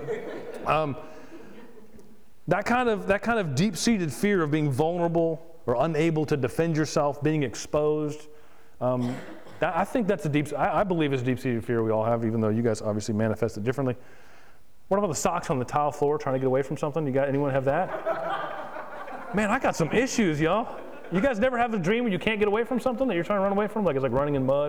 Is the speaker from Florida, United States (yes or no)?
yes; West Palm Beach, Florida, United States; I come from West Palm Beach, where there's a beach. Trust me, there's a lot of sand.